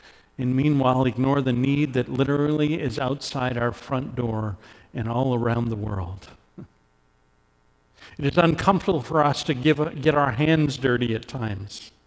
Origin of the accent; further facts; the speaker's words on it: Canada; and I'm Canadian. You didn't know that already, eh?